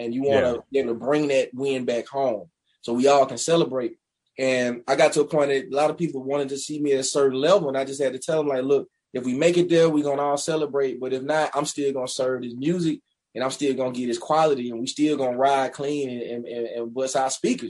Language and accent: English; Meridian, Mississippi, United States; man, I'm from Meridian, Mississippi. I'm going to tell my story to the best of my abilities, and wherever that takes me is like, it's still a blessing, you know?